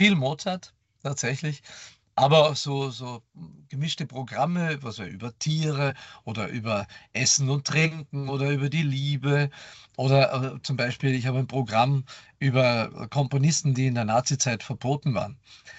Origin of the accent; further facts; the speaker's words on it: Klagenfurt, Carinthia, Austria; Ich habe da eine wirklich lange Geschichte mit der Polizei in Klagenfurt, wo ich aufgewachsen bin.